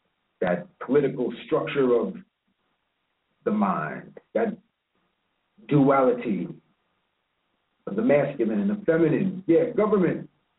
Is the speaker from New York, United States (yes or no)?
yes; Long Island, New York, United States; a Long Island legend. I'm from Long Island.